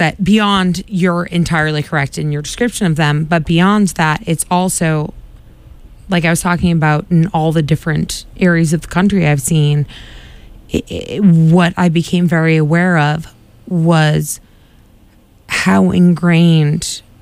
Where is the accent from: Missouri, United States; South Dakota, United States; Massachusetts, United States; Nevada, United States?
Massachusetts, United States; Quincy; that's a slight at the culture I was surrounded with growing up in Quincy, Massachusetts.